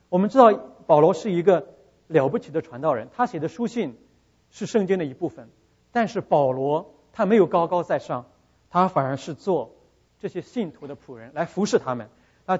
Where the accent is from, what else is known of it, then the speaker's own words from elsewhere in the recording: China; 这个我们中国人啊很有意思，老公老婆这个称呼啊蛮有意思的。